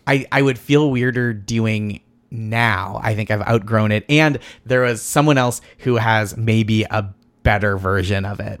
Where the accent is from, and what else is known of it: Boston, Massachusetts, United States